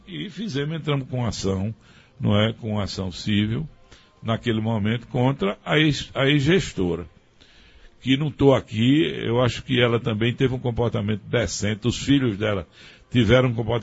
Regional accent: Afogados da Ingazeira, Pernambuco, Brazil; eu tentando procurar o melhor para a minha terra, para a nossa prefeitura, não é? E, consequentemente, para o povo de Afogados da Engazeira

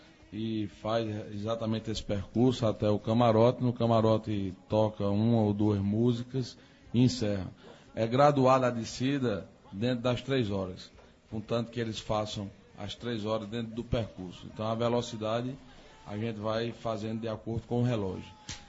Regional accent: Afogados da Ingazeira, Pernambuco, Brazil; a base de sustentação do Afogareta, do Sandubão, do Zero Grau, é o povo da minha terra. É o povo que há 24 anos é cliente do Sandubão, há 20 anos é cliente do Zero Grau, há 16 anos é associado do Bloco Arerê. Então, eu tenho que agradecer ao povo de Afogados

